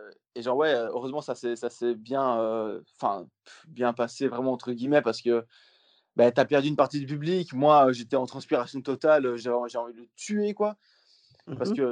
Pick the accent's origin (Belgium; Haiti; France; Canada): Belgium; Rochefort, Wallonia; je Rochefort, et je dis « Ouais, je suis belge, en fait, tu vois. »